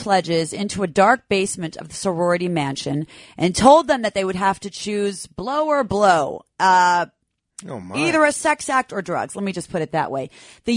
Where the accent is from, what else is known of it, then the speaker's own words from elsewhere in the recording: Galway, Connacht, Ireland; I'm Irish from Galway.